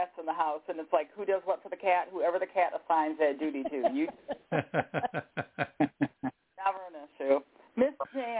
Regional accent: Michigan, United States; Darlings, it is your Michigan compatriot.

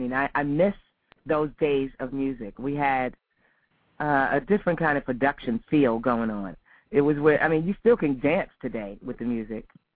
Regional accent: Philadelphia, Pennsylvania, United States; also born or lived in Bronx; now in California, United States; Well, I was born in the Bronx, raised in Philadelphia.

